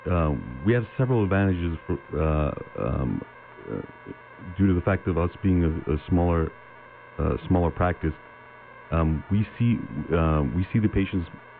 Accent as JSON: {"language": "English", "region": "Atlantic Canada", "country": "Canada", "tie": "born or raised there", "also_born_or_lived": "El Centro, California", "lives_now": "Yuma, United States", "said": "But my wife and I grew up in Canada on the East Coast."}